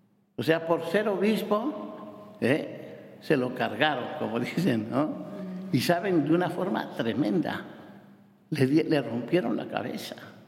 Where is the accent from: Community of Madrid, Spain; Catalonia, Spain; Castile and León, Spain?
Castile and León, Spain; Zamora; En mi pueblo, bueno, en Zamora